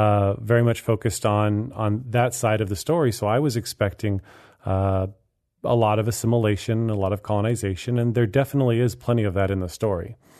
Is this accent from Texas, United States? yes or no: no; Los Angeles, California, United States; Well, I grew up in Los Angeles, and so I was in a very multicultural environment my whole life.